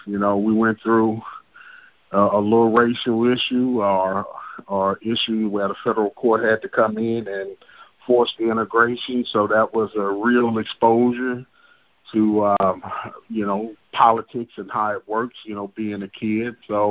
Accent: Beaumont, Texas, United States; Well, I'm from Beaumont, Texas, you know, at one time considered the pro football capital of the world

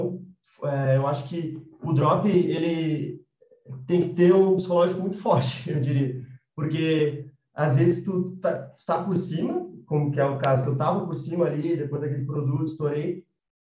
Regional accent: Porto Alegre, Rio Grande do Sul, Brazil; E aí eu estava em Porto Alegre, ali, na minha cidade natal, estava morando sozinho já, tudo mais.

